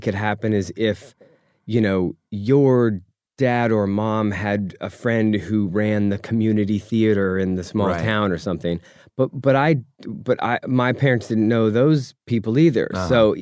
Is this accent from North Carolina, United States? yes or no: yes; Asheville, North Carolina, United States; also born or lived in Oakland, California; It was, when I grew up, it was just outside of the Asheville city limits.